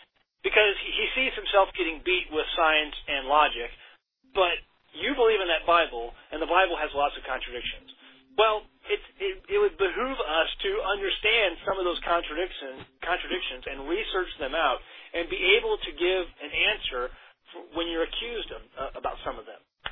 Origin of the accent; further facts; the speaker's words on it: St. Louis, Missouri, United States; Born and raised in St. Louis, Missouri. I was raised in the Baptist Church my whole life.